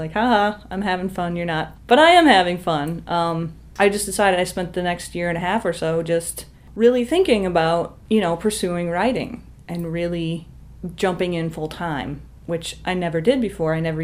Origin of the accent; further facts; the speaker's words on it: Michigan, United States; I'm originally from Michigan, born and raised. I was born in the Upper Peninsula.